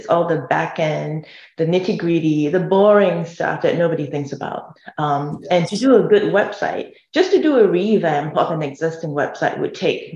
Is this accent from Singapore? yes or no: yes; Singapore; I grew up with soccer in Singapore. So I was born and raised in Singapore.